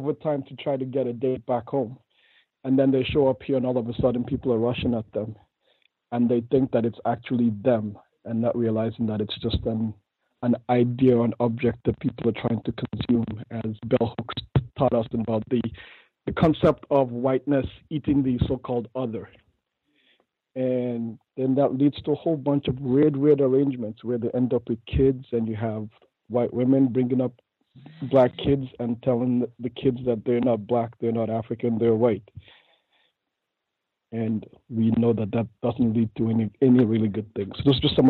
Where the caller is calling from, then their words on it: Atlantic Canada, Canada; I'm actually calling from Atlantic Canada.